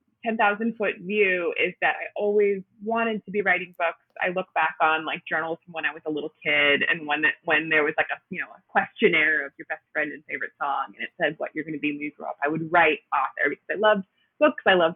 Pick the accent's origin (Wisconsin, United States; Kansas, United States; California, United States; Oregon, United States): Wisconsin, United States; Milwaukee; No, I'm actually from the Milwaukee area.